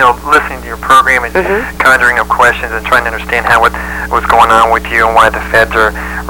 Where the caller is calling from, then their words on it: Santa Cruz, California, United States; I'm calling locally from Santa Cruz.